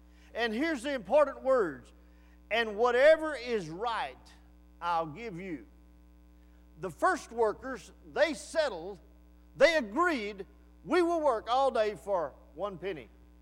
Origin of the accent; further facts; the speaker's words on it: Reklaw, Texas, United States; Back when I grew up in Recklaw, we had a recess.